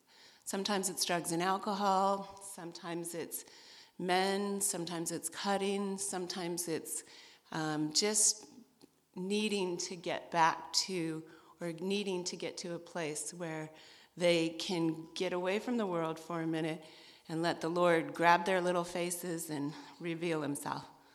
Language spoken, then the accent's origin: English; California, United States; moved away as an adult; now in Bangor, United States; I'm from California, and I was called here about 10 years ago to, by God, because nobody moves from California to Maine unless it's God's idea